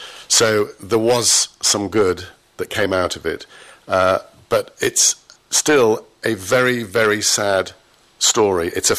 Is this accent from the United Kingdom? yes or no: yes; Liverpool, North West England, United Kingdom; Not at all. Not at all. I grew up in Liverpool. We had Merseysound, everything.